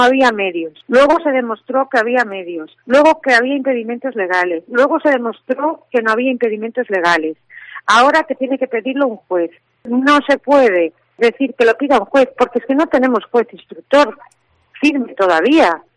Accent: Marín, Galicia, Spain; es muy triste como ciudadana española

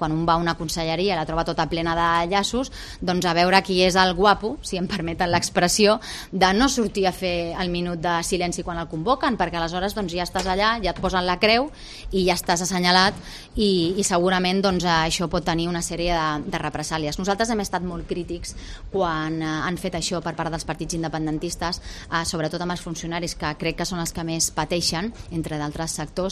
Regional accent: Catalonia, Spain; jo sóc catalana, no m'agradaria ser de cap altre lloc, però és que també em sento espanyola i no vull deixar de formar part, ni tampoc vull jo em sento orgullosa de les meves arrels. Jo tinc família astúria, tinc família a Andalusia

